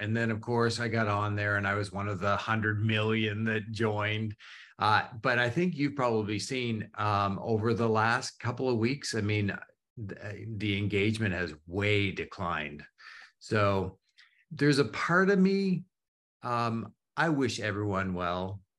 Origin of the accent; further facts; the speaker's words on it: Canada; now in United States; I am a Canadian. And so anybody who hears me say out and about and house, like all of that stuff, it usually shows up somehow and people go, where are you from?